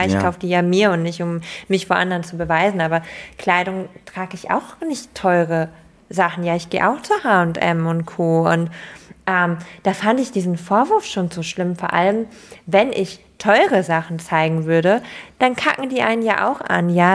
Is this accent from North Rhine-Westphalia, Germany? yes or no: no; Lower Saxony, Germany; Ich komme ja aus Ostfriesland und wir hatten da ja Zara und so gar nicht so in unmittelbarer Nähe.